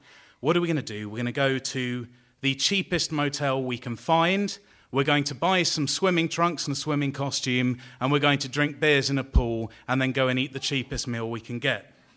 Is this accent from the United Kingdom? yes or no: yes; London, United Kingdom; I'm from London, and we spent most of our time either in Atlanta or London